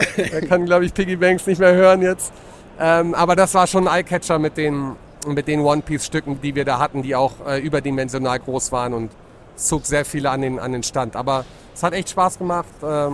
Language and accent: German; Frankfurt, Hesse, Germany; now in Düsseldorf, Germany; Ja, ich bin ja Frankfurter tatsächlich, lebe aber in Düsseldorf